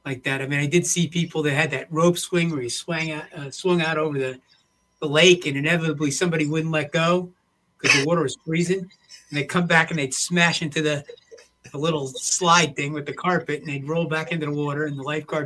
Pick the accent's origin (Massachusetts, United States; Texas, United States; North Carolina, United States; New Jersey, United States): New Jersey, United States; I grew up in New Jersey and I went there many, many, many, many times.